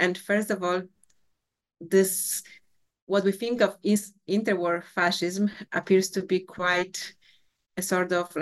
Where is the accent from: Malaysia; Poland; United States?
Poland; English is a second language; the woman that I asked immediately heard my accent and asked, where you come from? I said, from Poland.